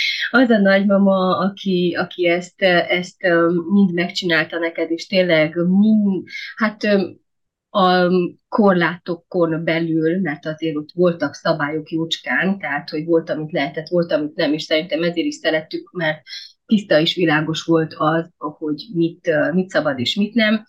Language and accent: Hungarian; Târgu Mureș, Mureș County, Romania; 1983. március 27-én születtem Marosvásárhelyen, itt is nevelkedtem, és a gyerekkorom egy részét is itt töltöttem.